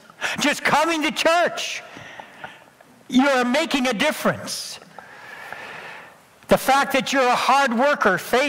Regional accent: Bancroft, Ontario, Canada; I grew up in Bancroft. I was quiet, shy, had a speech impediment.

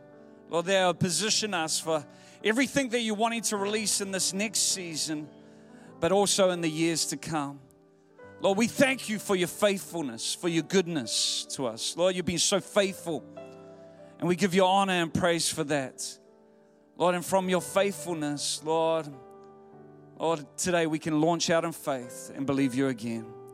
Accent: New Zealand; And I am from New Zealand. Some people call it the seventh state of Australia. But I like to think of Australia as the West Island of New Zealand.

